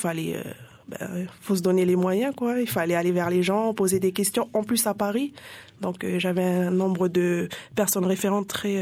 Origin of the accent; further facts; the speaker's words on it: Ségou, Loyalty Islands Province, New Caledonia; Alors, je suis originaire d'un lieu dit qui s'appelle Ségou.